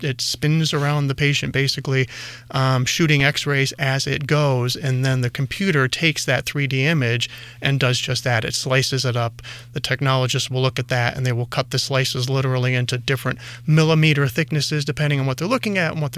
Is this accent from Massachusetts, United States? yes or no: no; Utica, New York, United States; And, of course, central western New York is my home. I was born and raised in Utica, and, of course, RIT. So came full circle.